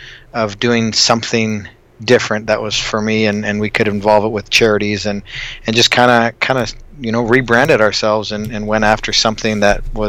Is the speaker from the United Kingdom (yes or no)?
no; Canada; I grew up in Canada as a wrestler, and you know, you either play hockey or basketball, and if you're too short, you wrestle.